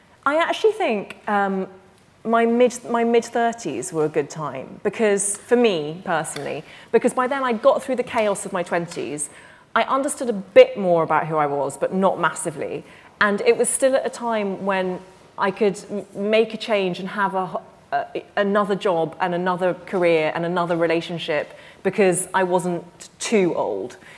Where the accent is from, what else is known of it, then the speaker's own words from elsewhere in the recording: London, United Kingdom; I am a Londoner, and it's such an incredible city, but in some respects, it's a hard city.